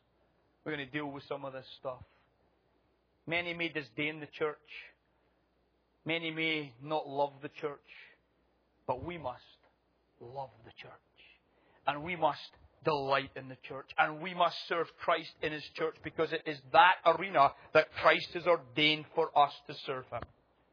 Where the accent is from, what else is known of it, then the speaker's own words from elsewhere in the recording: Scotland, United Kingdom; accent: Scottish; Lovingly, of course. Nicely, with my Scottish accent.